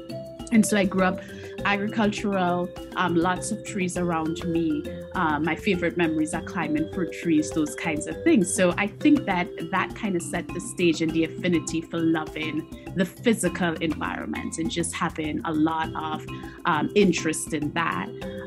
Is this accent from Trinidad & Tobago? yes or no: yes; Trinidad & Tobago; I'm Trinidadian by birth. And so I grew up in Trinidad and Tobago in a rural community. And interestingly, that rural community was also an oil drilling community.